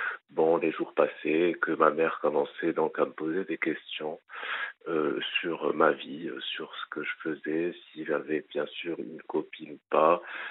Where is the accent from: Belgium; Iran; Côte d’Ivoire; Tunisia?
Tunisia; now in Paris, France; Et donc, là, maintenant, ça fait depuis 3 ans que je suis sur Paris. Je viens de Tunisie.